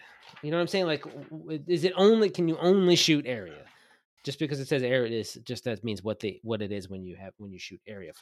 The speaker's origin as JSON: {"language": "English", "region": "New Jersey", "country": "United States", "said": "I'm from South Jersey, which is almost Philadelphia, so please respect my culture."}